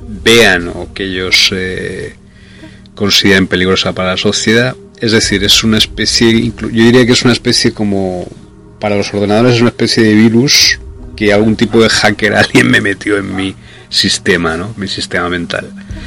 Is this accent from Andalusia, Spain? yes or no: yes; Loja, Andalusia, Spain; born there; also born or lived in Valencia; residí la mayor parte de mi vida en Valencia y en España, y aunque nací en Loja, en Granada, en Andalucía.